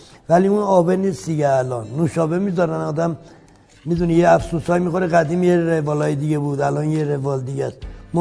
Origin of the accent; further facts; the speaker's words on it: Ardabil, Ardabil Province, Iran; first language Azerbaijani; Persian is a second language; خودم آذری زبونم، بچه اردبیلم،